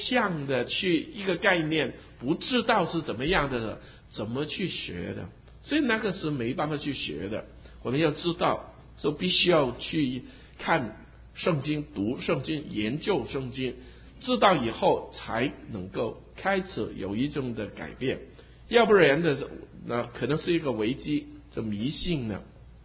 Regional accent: Hong Kong; 在基督徒家庭长大的时候，从小就已经听很多的圣经的事情啊。后来在香港啊，香港的很多的学校也是基督教的，所以我念的小学、我的中学都是基督教的学校

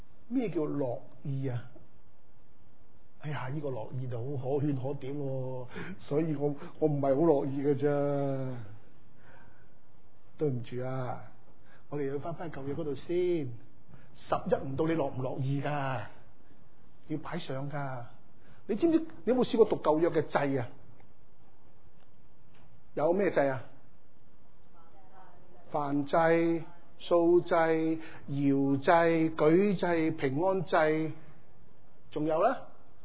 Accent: China; 我是中国人，我是男人。

